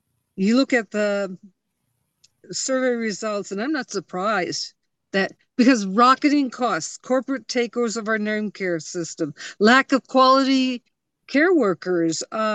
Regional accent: Merrill, Wisconsin, United States; my husband and I and Ken, Bernie grew up in rural Wisconsin. I was born in Merrill, and Ken was born in Antigo.

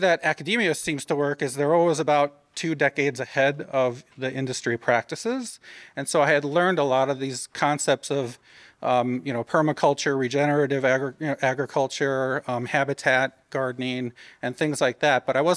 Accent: Wisconsin, United States; also born or lived in Connecticut / Minneapolis / Georgia; Though originally I'm from Wisconsin. I grew up here. The zones are similar.

